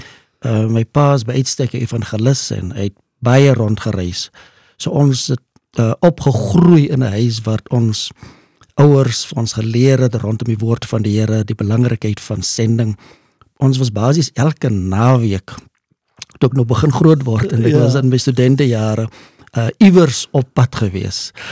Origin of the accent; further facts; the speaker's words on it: Keetmanshoop, Karas Region, Namibia; also born or lived in Rehoboth; Ek is gebore in Rehoboth, maar toe gaan my ouers na Keetmans